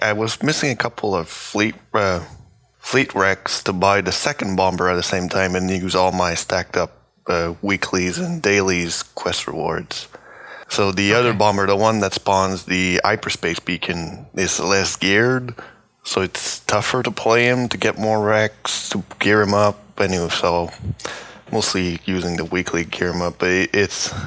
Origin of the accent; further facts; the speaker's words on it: Canada; When I'm Canadian, I won't say more.